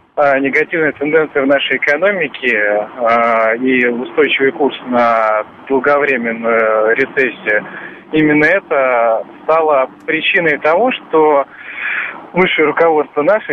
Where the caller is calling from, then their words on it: Moscow, Russia; я из Москвы.